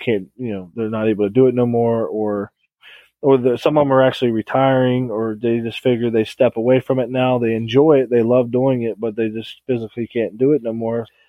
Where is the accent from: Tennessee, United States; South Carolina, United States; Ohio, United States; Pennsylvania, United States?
Ohio, United States; Goshen; Yeah, we actually had a tornado come right through my hometown here. Goshen, Ohio was